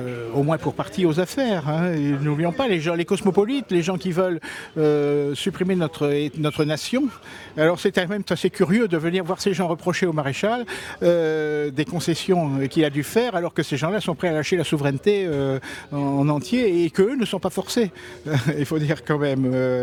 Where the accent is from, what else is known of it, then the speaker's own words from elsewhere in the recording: Nantes, Pays de la Loire, France; Je viens de Nantes.